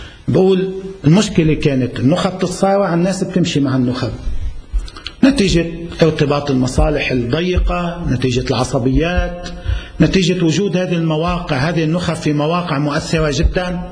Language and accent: Arabic; Lebanon